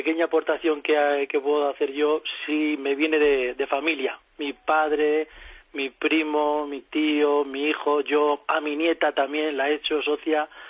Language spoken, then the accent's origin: Spanish; Madrid, Community of Madrid, Spain; somos de Madrid, somos del Atleti, pero del Carabanchel